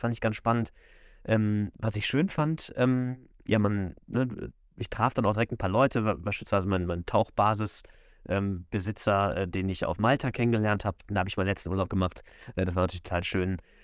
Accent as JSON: {"language": "German", "town": "Neuss", "region": "North Rhine-Westphalia", "country": "Germany", "tie": "born there", "said": "Also ich bin ja ein gebürtiger Neusser."}